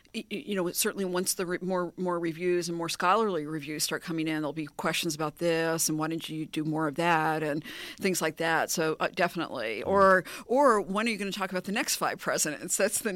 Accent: Maryland, United States; I grew up in the Maryland area, and I used to come and stay with them

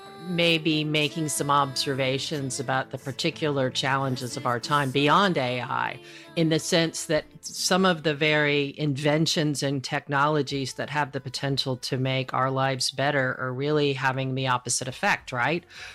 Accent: Memphis, Tennessee, United States; So this song reminds me a little bit of my youth growing up in Memphis, Tennessee, right?

